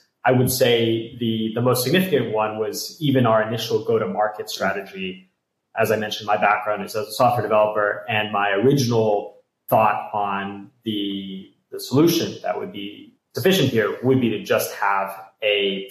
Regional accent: California, United States; I'm originally from California.

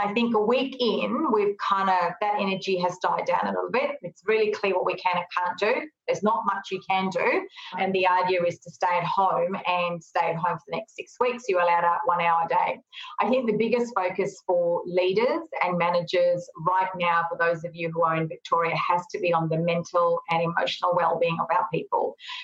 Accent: Fiji; born there; I was born in Fiji

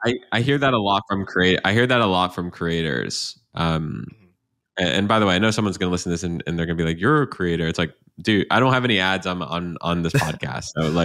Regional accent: Canada; I'm Canadian, so I just think of things in hockey references, you know?

